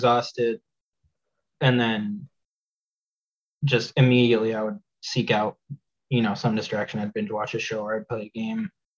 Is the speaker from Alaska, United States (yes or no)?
no; Vancouver, Washington, United States; I'm from Vancouver, which is like right above Portland, Oregon.